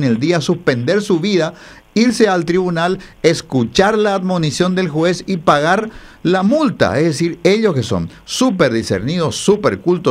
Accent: Asunción, Paraguay; Es triste lo que digo, porque yo también soy asunceno y podría ser sujeto del castigo

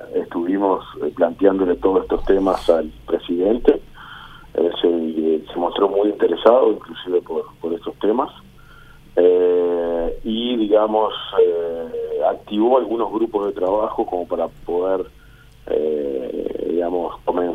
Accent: Uruguay; now in Paraguay; Yo soy uruguayo.

